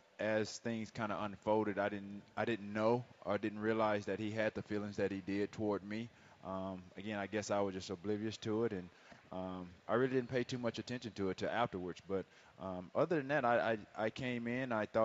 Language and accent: English; Alexander City, Alabama, United States; when I came from Benjamin Russell High School in Alexander City, Alabama, I wasn't heavily recruited out of high school.